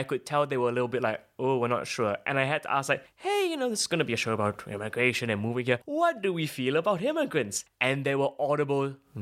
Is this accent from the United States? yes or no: no; Singapore; I'm from Singapore.